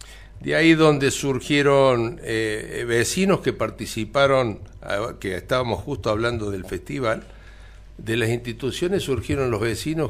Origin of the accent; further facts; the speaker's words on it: Cosquín, Córdoba, Argentina; el retraso que ha tenido esta comunidad, mi pueblo, Cosquín, no tiene precedentes